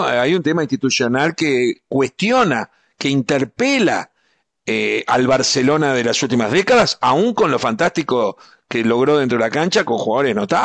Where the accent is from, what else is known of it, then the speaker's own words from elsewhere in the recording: Uruguay; A ver, yo como uruguayo te digo que es un fenómeno